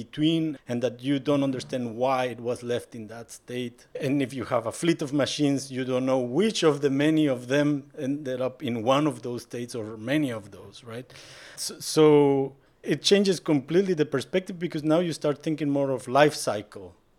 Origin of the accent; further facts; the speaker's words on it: Guatemala; now in Belgium; I am originally from Guatemala, but I'm living in Belgium